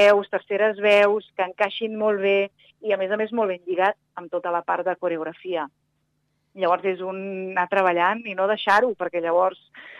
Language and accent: Catalan; Sabadell, Catalonia, Spain; tant jo com la Maria, la meva germana, som de Sabadell